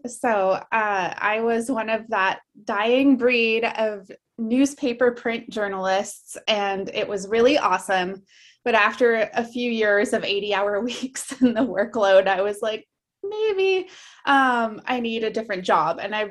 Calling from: Beaver Creek, Oregon, United States; I am tuning in from the tiny hamlet of Beaver Creek, Oregon. It's not even a real town.

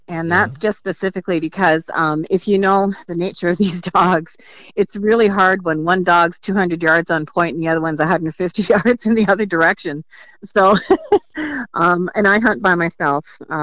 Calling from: Iowa, United States; I am in Iowa, Northwest Iowa, Cherokee County.

